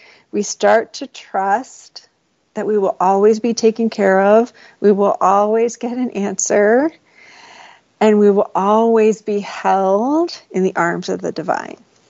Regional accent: Maryland, United States; moved away; like I've been out here a while, out here meaning out from the East Coast. I'm from Maryland, so out here for a while now, but I still don't quite know everything that is to the west of Denver.

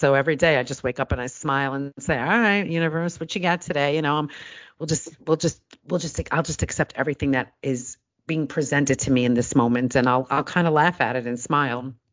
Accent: Canada; And I'm Canadian, so I could say that.

